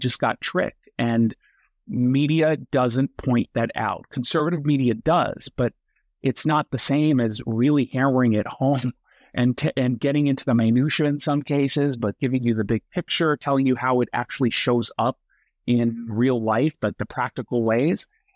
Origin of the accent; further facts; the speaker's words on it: United States; it's certainly a big issue for me because I'm an American Jew.